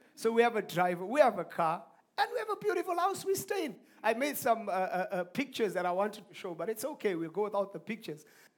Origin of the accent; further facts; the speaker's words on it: Harare, Zimbabwe; Picked up in Harare. We're from Harare. We go to Gweru.